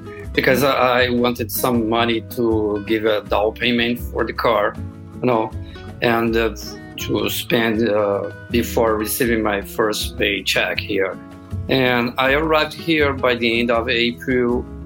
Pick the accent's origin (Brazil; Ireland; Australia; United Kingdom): Brazil; now in Fargo, United States; I'm from Brazil. I've been living here in Fargo, North Dakota, in the Midwest for 4 months now.